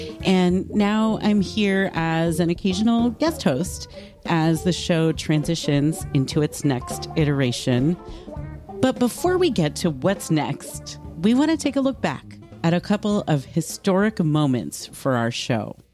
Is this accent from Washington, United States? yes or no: yes; Seattle, Washington, United States; I think I first started hearing about Making Contact around the time of the WTO protests in Seattle, my hometown, in 1999.